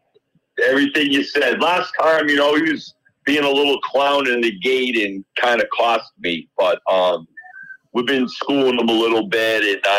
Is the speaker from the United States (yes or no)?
yes; New England, United States; Well, I grew up in New England. I started at Suffolk Downs.